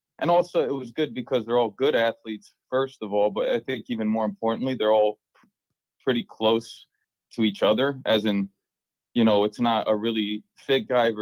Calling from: Florida, United States; I'm calling from Florida.

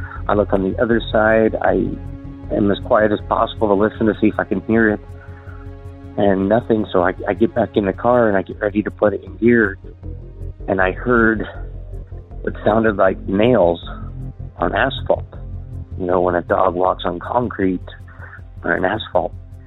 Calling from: Idaho, United States; Hello, I'm calling from Southeast Idaho area.

